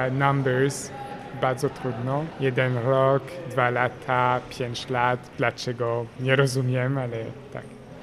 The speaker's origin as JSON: {"language": "Polish", "country": "France", "second_language": "Polish", "said": "jestem ze Francji i uczę się polskiego"}